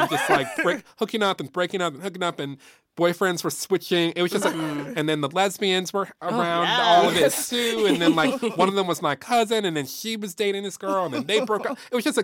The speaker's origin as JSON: {"language": "English", "town": "Detroit", "region": "Michigan", "country": "United States", "tie": "born or raised there", "said": "I grew up in Detroit, Michigan, which is like a very black city."}